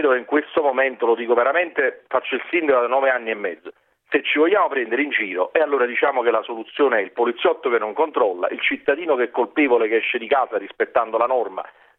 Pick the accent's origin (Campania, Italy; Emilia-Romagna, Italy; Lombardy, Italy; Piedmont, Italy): Campania, Italy; Naples; dico io perché sono napoletano, più bello del mondo